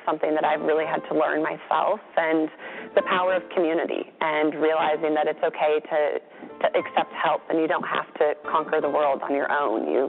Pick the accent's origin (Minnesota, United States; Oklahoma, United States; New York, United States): Minnesota, United States; We had a milkman growing up in Minnesota, and all the way into my 20s, I had a milkman.